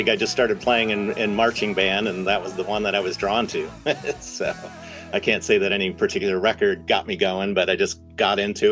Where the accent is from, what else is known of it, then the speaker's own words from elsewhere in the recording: Otisville, Michigan, United States; now in Los Angeles, United States; I'm originally from a tiny town in Michigan called Otisville.